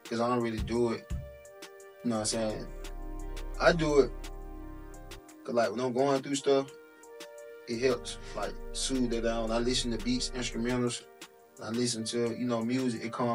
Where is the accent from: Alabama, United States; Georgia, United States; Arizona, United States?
Georgia, United States; Atlanta; Like, you know, I'm from Atlanta, but a lot of traveling to get their music out everywhere.